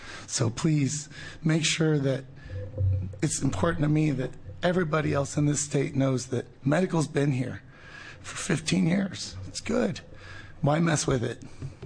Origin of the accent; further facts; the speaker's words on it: Oregon, United States; I'm here from Southern Oregon. I'm one of the members of Right to Grow Southern Oregon.